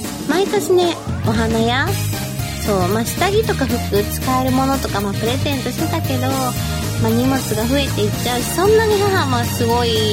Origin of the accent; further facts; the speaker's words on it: Tottori, Japan; 実家とか帰るとほんと秒で方言に治ったりしますね。鳥取は鳥取県内でも市によって方言が変わったりして